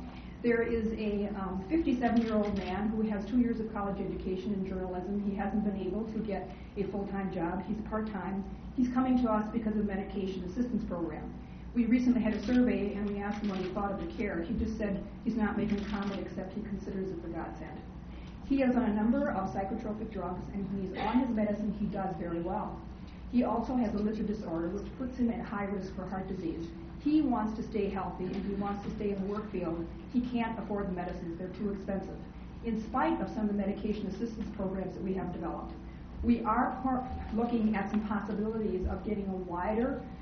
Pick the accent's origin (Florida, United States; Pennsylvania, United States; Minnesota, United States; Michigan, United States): Minnesota, United States; New Ulm; I've been born and raised and lived in southern Minnesota all my life. I come from New Ulm. I drive from New Ulm every day and come over here to Open Door.